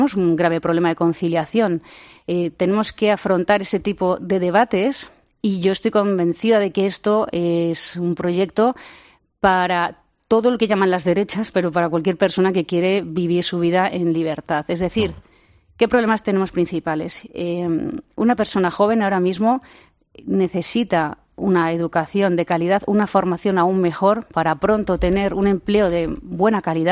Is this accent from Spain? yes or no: yes; Community of Madrid, Spain; Somos España, los madrileños por encima de todo somos españoles